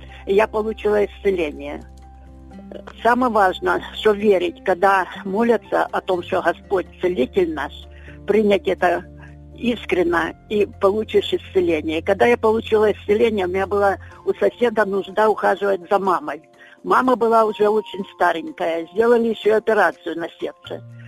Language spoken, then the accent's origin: Ukrainian; Zmiiv, Kharkiv Oblast, Ukraine; Це Змійова, Харківська область.